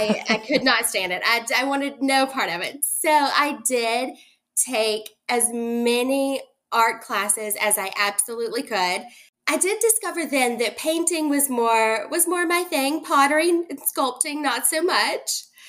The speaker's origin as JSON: {"language": "English", "town": "Savannah", "region": "Georgia", "country": "United States", "tie": "born or raised there", "said": "even though I grew up in Savannah, in like a huge art-based town and city"}